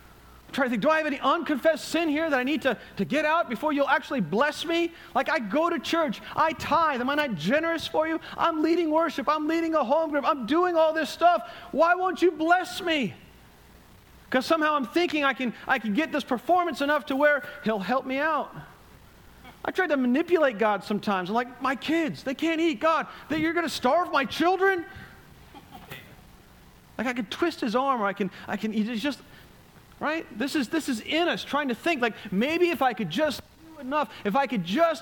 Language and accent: English; New England, United States; I grew up in New England, which is highly Roman Catholicized.